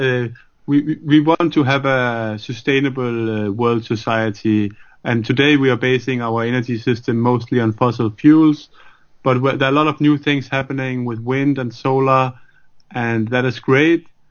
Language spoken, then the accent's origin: English; Copenhagen, Capital Region of Denmark, Denmark; also born or lived in Berkeley, United States; now in Sweden; I studied originally in Copenhagen, where I'm from Copenhagen in Denmark. But after my PhD, I moved to the US to Berkeley in California